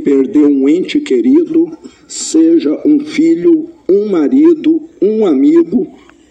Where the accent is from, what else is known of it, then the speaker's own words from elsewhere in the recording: Minas Gerais, Brazil; Como mineiro, acredito que essa memória, ainda que carregada de tristeza, é também nossa maior motivação